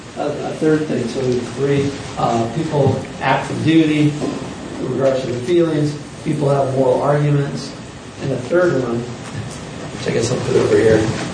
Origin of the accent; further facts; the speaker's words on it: California, United States; I'm from California, so I'm maybe more aware of things down there.